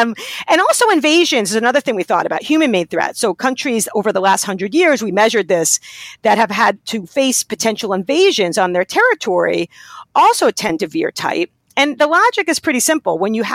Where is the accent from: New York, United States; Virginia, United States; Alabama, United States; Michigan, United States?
New York, United States; I could tell you that, you know, I've had my N of one experiences in the South as a New Yorker. I'm from New York originally.